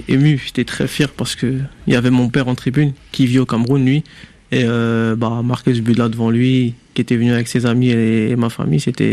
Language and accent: French; Paris, Île-de-France, France; parce que je suis parisien, donc oui